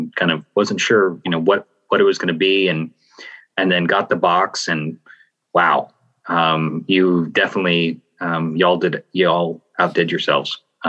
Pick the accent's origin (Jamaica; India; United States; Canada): Canada; Me as a Canadian have trouble pronouncing things.